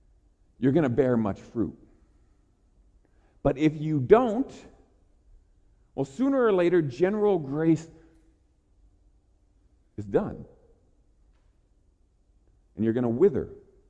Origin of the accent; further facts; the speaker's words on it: Oregon, United States; also born or lived in Colorado; when I was growing up in Oregon.